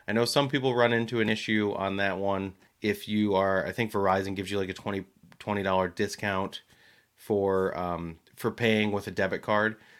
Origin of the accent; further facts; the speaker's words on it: New Jersey, United States; also born or lived in Michigan; But I remember as a boy growing up in Jersey, and you were a boy growing up in Jersey, I used to laugh because we came from Michigan